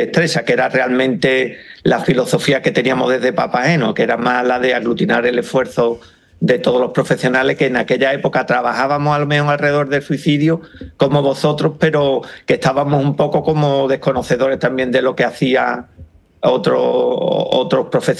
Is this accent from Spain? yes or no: yes; Andalusia, Spain; porque yo soy andaluz